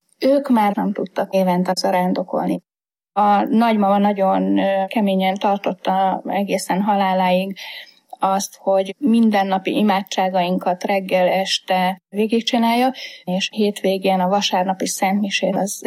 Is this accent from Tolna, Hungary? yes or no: no; Heves, Hungary; born there; és egy hevesi kisfaluban születtem, még a szocializmus idején egy nagyon vallásos családban.